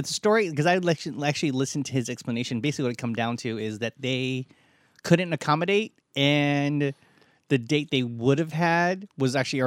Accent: San Lorenzo, California, United States; And then we had said, we grew up in San Lorenzo.

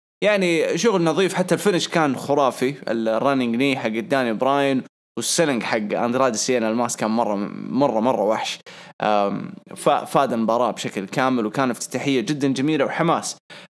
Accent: Jeddah, Makkah Province, Saudi Arabia; دحين موسم رطوبة عندنا في جدة

